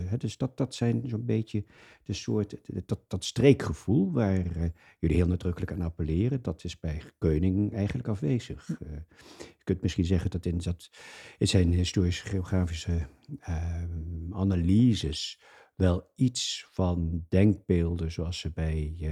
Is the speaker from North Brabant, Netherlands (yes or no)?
no; Nijmegen, Gelderland, Netherlands; also born or lived in Utrecht; now in Groningen, Netherlands; Ik ben geboren in Nijmegen en daar heb ik de eerste, mijn tienerjaren doorgebracht. Ik heb gestudeerd en gewerkt in Utrecht.